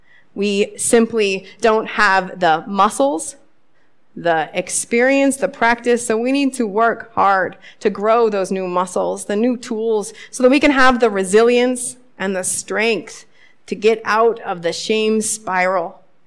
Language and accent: English; Pacific Northwest, United States; I'm from the Northwest. I did not grow up knowing that history